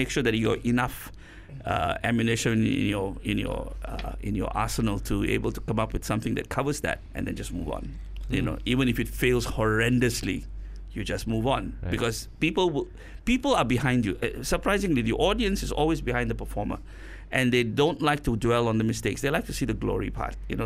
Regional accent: India; that's even worse because I'm Indian and I'm speaking Chinese and that doesn't make sense either.

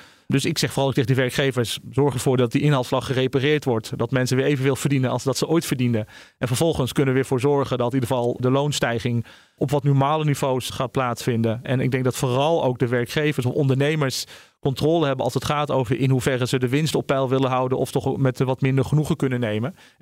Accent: Netherlands; Want als Nederlander hier geboren en getogen, maar wel met een migratieachtergrond, ouders met de Marokkaanse achtergrond die hier in de jaren 70 zijn gekomen

